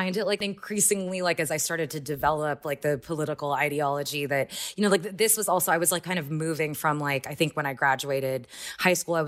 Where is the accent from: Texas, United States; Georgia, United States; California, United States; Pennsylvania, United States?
Texas, United States; Houston; I grew up in Houston, Texas. I was on scholarship at this very rich, very white, very evangelical Christian school.